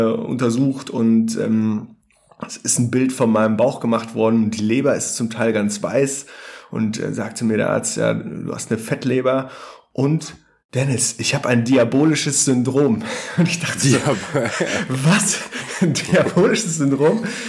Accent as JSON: {"language": "German", "region": "North Rhine-Westphalia", "country": "Germany", "lives_now": "Hamburg, Germany", "said": "Hallo auch von meiner Seite und lieben Gruß an meine Heimat, das schöne Münsterland."}